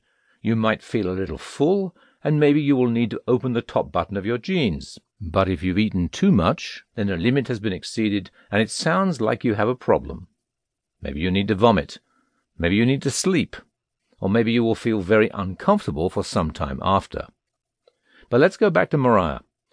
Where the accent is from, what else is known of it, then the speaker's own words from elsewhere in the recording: United Kingdom; also born or lived in Japan; now in Sao Paulo, Brazil; I'm a Brit who has been teaching English in Sao Paulo for almost 7 years now.